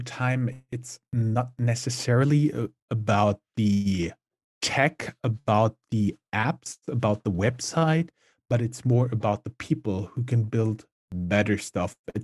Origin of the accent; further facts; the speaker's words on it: Mainz, Rhineland-Palatinate, Germany; English is a second language; Oh, originally not too far from here. I live close to Frankfurt, and I was born and raised in the city of Mainz.